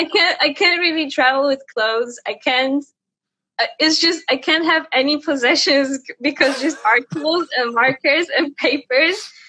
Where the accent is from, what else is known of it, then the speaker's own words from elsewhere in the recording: Poland; English is a second language; because I'm from Poland, from rather a small town in there.